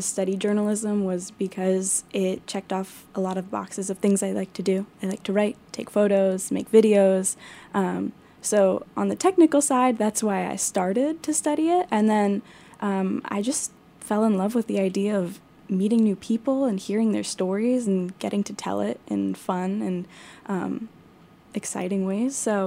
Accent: New Jersey, United States; Yes, I'm from the East Coast, so big change for me.

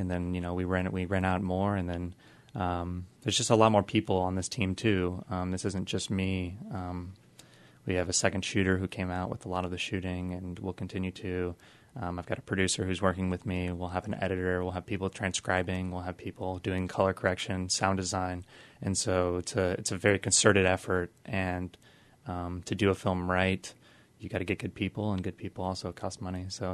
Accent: Austin, Texas, United States; From Austin, Texas. Been living in Washington, D.C. for the last year and just actually moved back to Austin.

